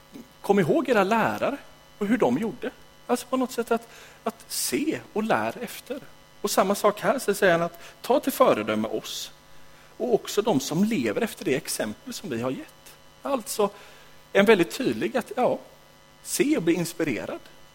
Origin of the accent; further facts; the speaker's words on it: Sweden; born there; för oss som föddes i Sverige och bor i Sverige är det inte så enkelt att sätta sig